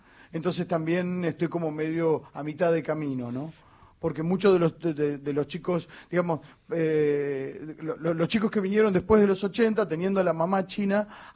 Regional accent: San Nicolás de los Arroyos, Buenos Aires Province, Argentina; born there; Yo nací en San Nicolás de los Arroyos.

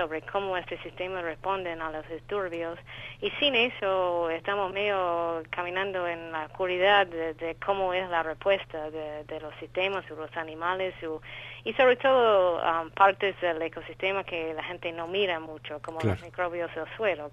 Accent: California, United States; now in Argentina; yo nací en los Estados Unidos y soy de California, pero casi 20 años que estoy acá ahora en Argentina.

